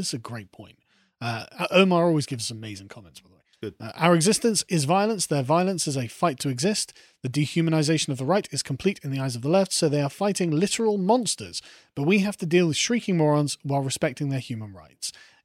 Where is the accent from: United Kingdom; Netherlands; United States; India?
United Kingdom; England; I love England and being English, and I want to do my part to perpetuate that.